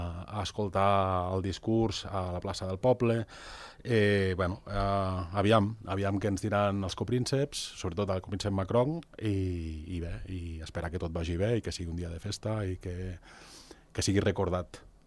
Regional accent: Andorra; és profundament decepcionant com a andorrà veure que al meu país encara les dones puguin ser d'alguna manera perseguides

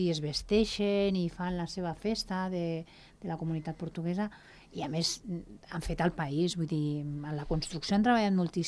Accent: Andorra; first language es; Catalan is a second language; jo soc d'Andorra. Jo intento sempre que puc parlar el català. La meva mare era d'orígens espanyols i, bueno, a casa meva érem castellanoparlants.

